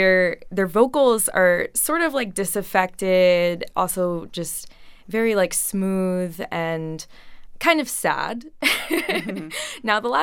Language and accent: English; Miami, Florida, United States; I grew up in Miami and I wore black the entire time.